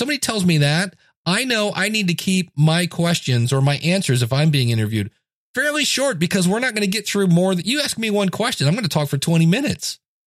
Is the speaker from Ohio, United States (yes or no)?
yes; Akron, Ohio, United States; born there; Well, I was born in Akron, Ohio. Who cares? I was a paper boy growing up.